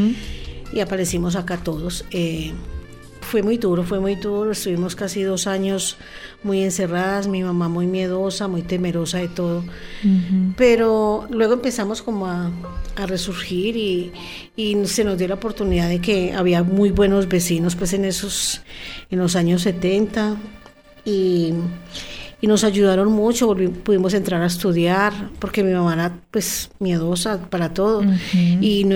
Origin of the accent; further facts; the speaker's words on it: Medellín, Antioquia, Colombia; also born or lived in Barbosa; A los 9 años, de la noche a la mañana, llegó mi papá a la casa en una volqueta y nos empacaron y al otro día amanecí en Medellín.